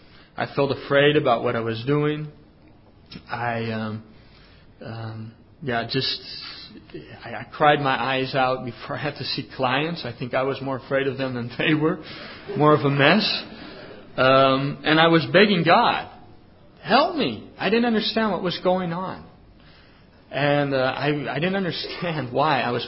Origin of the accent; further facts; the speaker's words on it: Amersfoort, Utrecht, Netherlands; I was driving from my hometown in Amersfoort towards Zwolle, which is nearby here